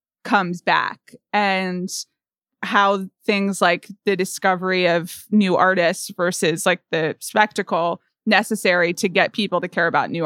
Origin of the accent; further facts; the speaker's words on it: United States; that's another place that I, as an American can't get